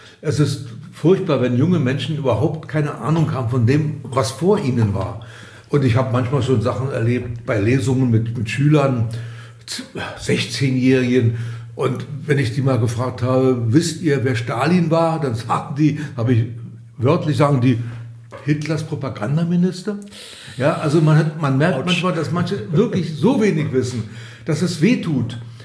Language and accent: German; Berlin, Germany; Ich bin ja in Berlin geboren, 1943. Als die Mauer gebaut wurde, 1961, war ich bereits 18 und bis dahin war ich in beiden Stadtteilen zu Hause, im Westen wie im Osten